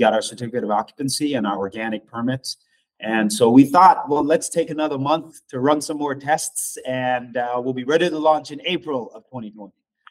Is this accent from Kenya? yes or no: no; Jamaica; a ginger beer that I grew up with in Jamaica. That's where I'm from, originally from Jamaica.